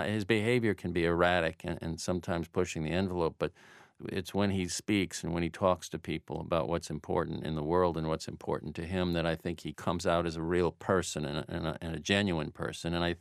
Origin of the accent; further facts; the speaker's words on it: Fort Lauderdale, Florida, United States; Yeah, I mean, I was born in Lauderdale. I grew up west of the city, but I mean, we did our pilgrimage to the beach